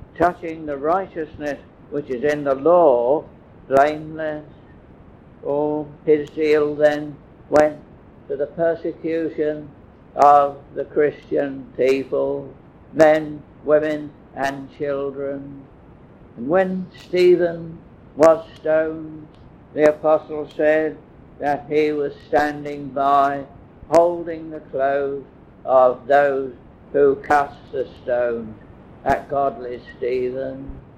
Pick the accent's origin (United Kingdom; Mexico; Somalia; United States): United Kingdom; we as British people, British citizens, we have something to be thankful for. There have been occasions in most of our lives, no doubt, when you and I have felt proud to be British.